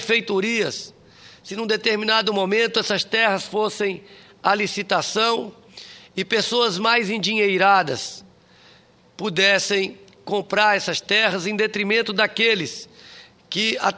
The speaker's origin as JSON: {"language": "Portuguese", "town": "Brasília", "region": "Federal District", "country": "Brazil", "said": "Como brasiliense, conhecedor profundo da realidade da nossa cidade"}